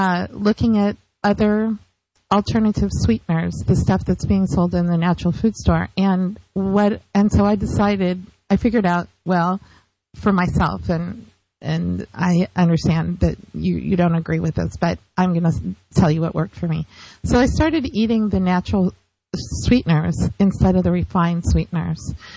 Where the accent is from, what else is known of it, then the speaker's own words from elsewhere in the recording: California, United States; In California.